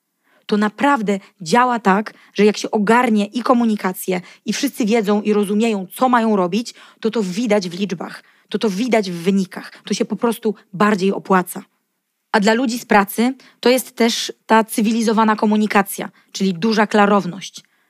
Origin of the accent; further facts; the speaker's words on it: Kraków, Lesser Poland, Poland; Jestem z Krakowa, więc no tutaj nie mogę